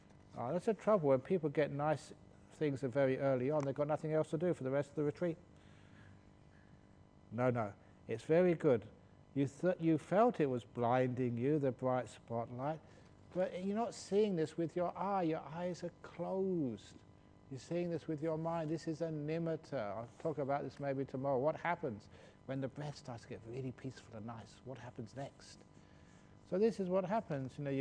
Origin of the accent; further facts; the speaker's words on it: England, United Kingdom; born there; because I was born in England